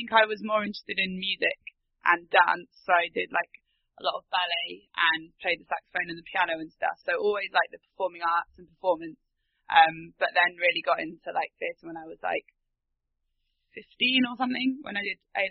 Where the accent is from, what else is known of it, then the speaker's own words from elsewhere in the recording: London, United Kingdom; also born or lived in Manchester; I'm also born and raised in London. That's it. I've lived in Manchester for a little while.